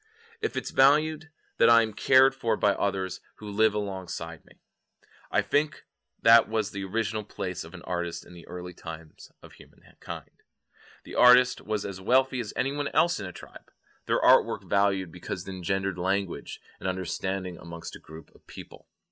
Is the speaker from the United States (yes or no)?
yes; Albany, United States; What comes to mind is a small shop in here in my hometown of Albany